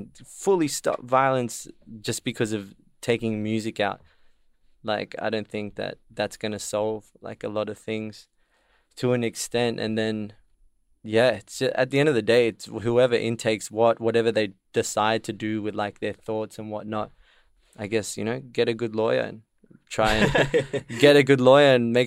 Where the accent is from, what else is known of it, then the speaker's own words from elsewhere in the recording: Dandenong, Victoria, Australia; I guess it all depends where you grow up and like where you live and whatnot. Like, I'm like from Dandenong